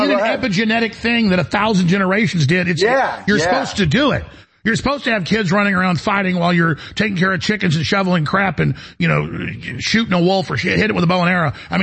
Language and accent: English; Texas, United States; But growing up in East Texas, it was amazing.